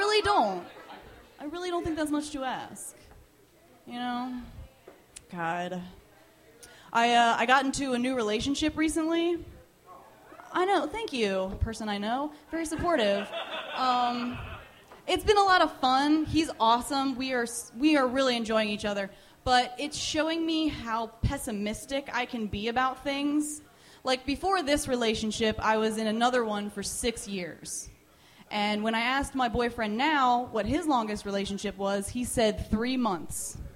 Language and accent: English; United States; Really what it is I'm American and I hoard everything